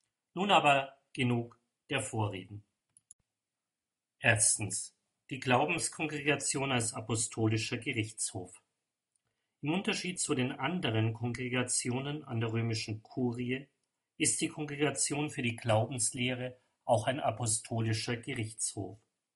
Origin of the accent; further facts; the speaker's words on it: Bavaria, Germany; also born or lived in Hof; In Hof an der Saale in Bayern ganz oben bin ich geboren, in Niederbayern aufgewachsen.